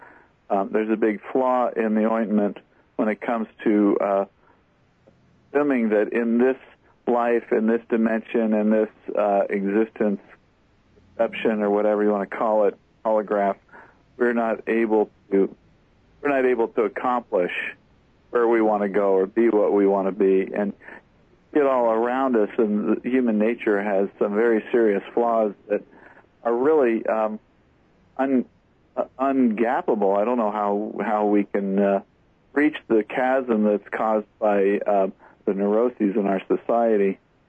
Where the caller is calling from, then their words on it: Dallas, Texas, United States; I'm calling from Dallas.